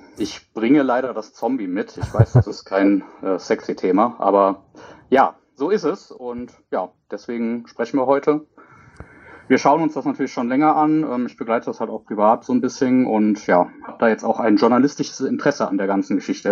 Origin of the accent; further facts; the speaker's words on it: Euskirchen, North Rhine-Westphalia, Germany; Ich komme aus der Ecke Euskirchen KBU, also Köln-Bonn-Umgebung.